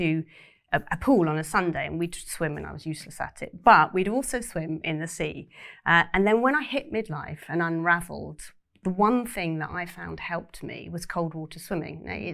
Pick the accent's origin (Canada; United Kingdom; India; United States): United Kingdom; South West England; know, I come from quite a working class background. I left school at 16. I have no qualifications. And I grew up in Cornwall.